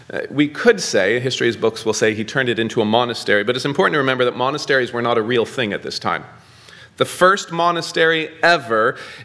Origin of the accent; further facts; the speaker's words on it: Santa Cruz, California, United States; I'm from Santa Cruz, California.